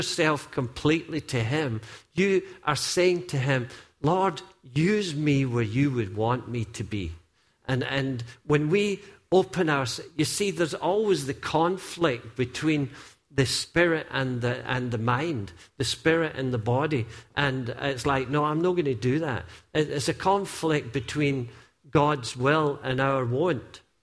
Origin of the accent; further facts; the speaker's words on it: Dungarvan, Munster, Ireland; when I was running from Dungarvan to Co-Winning here to deliver milk with a co-milkman at 6 o'clock in the morning as a wee schoolboy, running from there to there and then back to Dungarvan to go back and get ready for school.